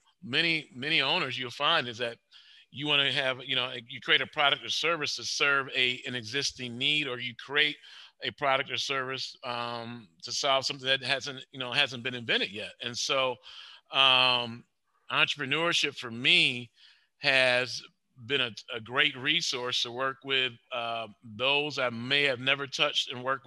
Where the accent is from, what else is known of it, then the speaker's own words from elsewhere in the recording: Waukegan, Illinois, United States; I'm from Waukegan. I grew up in Waukegan.